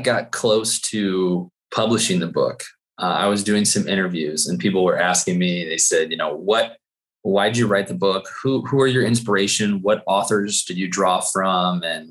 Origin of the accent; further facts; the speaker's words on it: Santa Barbara, California, United States; also born or lived in Houston, Texas; So I was born in Houston, Texas, but raised in sunny Santa Barbara, California.